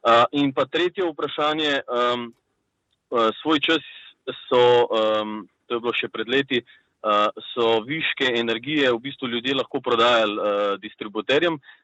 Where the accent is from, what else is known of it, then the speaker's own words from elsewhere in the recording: Ljubljana, Slovenia; jaz sem iz Ljubljane